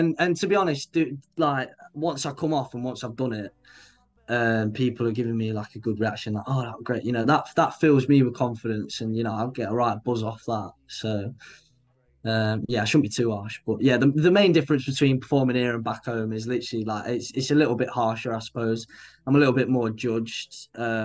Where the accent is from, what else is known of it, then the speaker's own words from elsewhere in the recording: Grimsby, East Midlands, United Kingdom; born there; I was born in Grimsby, right? And I live somewhere else in Lincolnshire. Like my family lives somewhere else in Lincolnshire.